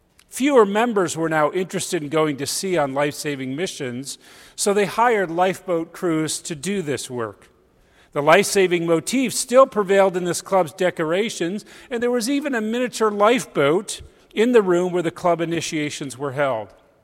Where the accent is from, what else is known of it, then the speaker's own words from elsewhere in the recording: Connecticut, United States; now in Pennsylvania, United States; We're both originally from Connecticut and have lived here in Pennsylvania. We call ourselves New Englanders in exile in Pennsylvania now.